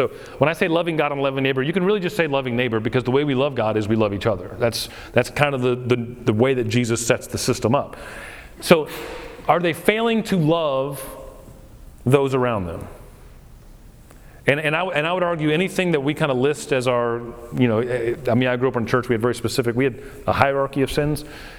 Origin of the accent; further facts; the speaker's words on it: Florida, United States; Now I grew up in South Florida, so that was more of a Baptist thing.